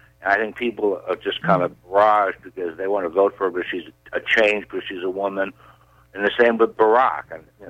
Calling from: Lemoyne, Pennsylvania, United States; in Lemoyne.

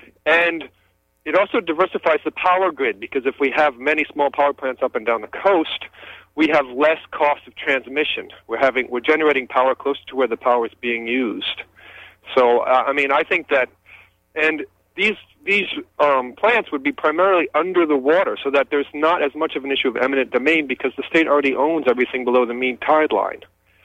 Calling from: Penobscot, Maine, United States; Yes, this is … I'm calling from Penobscot.

